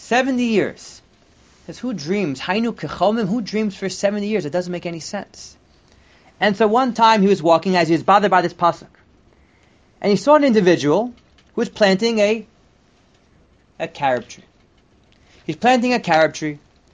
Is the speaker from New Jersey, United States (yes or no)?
yes; New Jersey, United States; I don't know about you, but growing up in New Jersey, on Tu B'Shvat they gave out, what fruit would they give out?